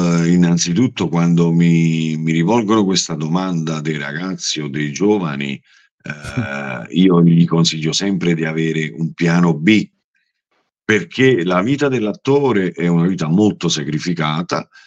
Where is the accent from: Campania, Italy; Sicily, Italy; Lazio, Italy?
Campania, Italy; Naples; Io poi sono di Secondigliano, nato e cresciuto a Secondigliano, ho avuto tante esperienze qui a Secondigliano.